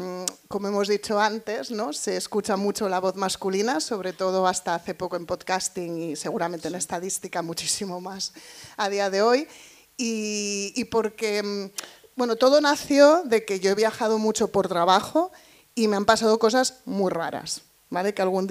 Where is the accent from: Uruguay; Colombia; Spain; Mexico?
Spain; moved away as an adult; emigrar como español, irte a trabajar a un pub en Inglaterra, que es lo que yo he hecho, por ejemplo